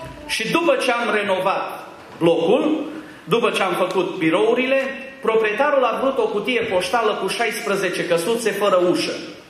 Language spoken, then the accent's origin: Romanian; Romania; Am zis, nicio problemă, suntem români, dăm cu șmirg, cu șlefuit, până o scoatem la nivelul potrivit.